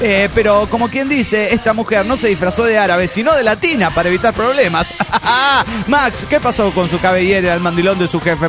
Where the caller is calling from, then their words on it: San Luis Potosí, Mexico; Ando de viaje en Morelos, México. Está de vacaciones nuestra amiga potosina